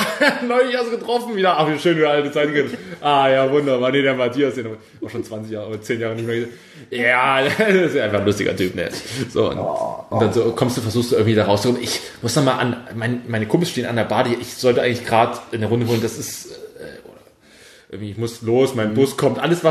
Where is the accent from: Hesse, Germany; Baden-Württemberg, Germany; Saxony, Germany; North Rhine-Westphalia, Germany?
Saxony, Germany; Pulsnitz; da hatte ich eine lustige Situation zum Stadtfest in Pulsnitz in meiner Heimatstadt.